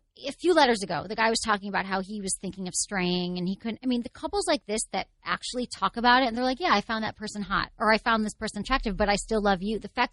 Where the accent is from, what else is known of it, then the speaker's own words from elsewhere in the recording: Michigan, United States; Okay, I'm from Michigan.